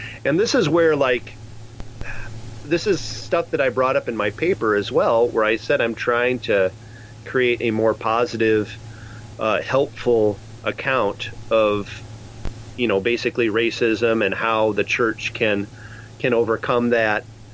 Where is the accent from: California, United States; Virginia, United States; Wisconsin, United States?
Wisconsin, United States; also born or lived in Kansas; I grew up mostly in Wisconsin, somewhat in Kansas.